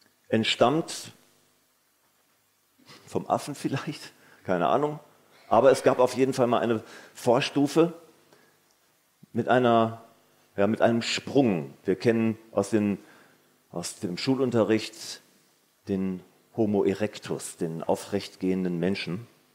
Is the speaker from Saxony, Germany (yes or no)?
no; Dortmund, North Rhine-Westphalia, Germany; ich komme aus Dortmund im Ruhrgebiet und ich bin Diplompädagoge.